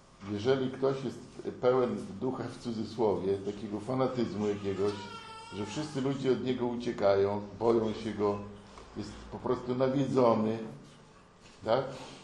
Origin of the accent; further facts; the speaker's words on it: Gołdap, Warmian-Masurian Voivodeship, Poland; Przecież my kiedyś do Warszawy się jechało całą noc. My z Gołdapi jechaliśmy z bratem całą noc, niewyspani.